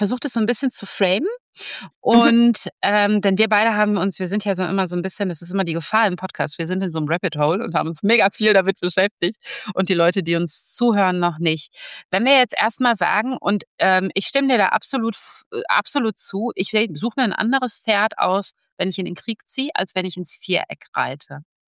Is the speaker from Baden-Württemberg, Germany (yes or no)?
no; North Rhine-Westphalia, Germany; aus dem schönen NRW, aus meiner Heimat, aus Mahl.